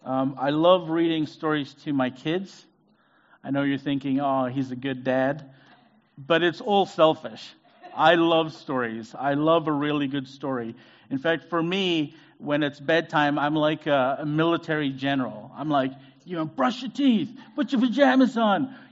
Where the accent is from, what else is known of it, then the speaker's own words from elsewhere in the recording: Zambia; now in United States; If you don't know me, I'm originally from Zambia in South Africa, but I've been here since 2001, so it's been a while. Most of my family is American now, but I'm still African, proudly African.